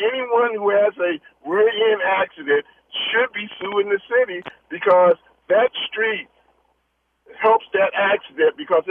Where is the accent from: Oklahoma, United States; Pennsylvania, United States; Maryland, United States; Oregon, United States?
Maryland, United States; Baltimore; As I grew up in Baltimore City, and I got my bicycle.